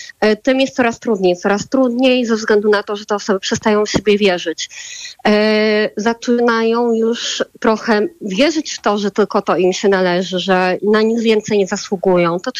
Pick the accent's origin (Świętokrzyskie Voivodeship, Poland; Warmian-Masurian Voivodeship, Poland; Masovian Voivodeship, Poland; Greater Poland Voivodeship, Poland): Masovian Voivodeship, Poland; Warsaw; Warszawa, ona jest mi najbliższa, to jest moje rodzinne miasto.